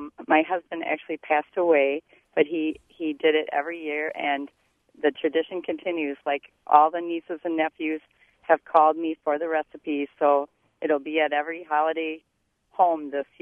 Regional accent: Cambria, Wisconsin, United States; now in Portage, United States; Hi, I'm in Portage, but I'm from Cambria

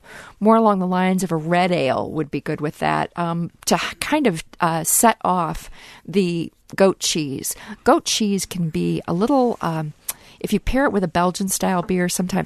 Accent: Wisconsin, United States; accent: Wisconsin; It's probably with my Wisconsin accent superimposed. But definitely, I think we're lucky to live in Wisconsin where we have so many wonderful craft beers.

